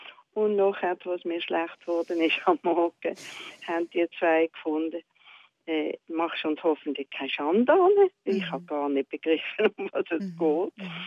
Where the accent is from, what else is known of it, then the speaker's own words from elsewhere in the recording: England, United Kingdom; Es ist ja so, ich bin auch in England aufgewachsen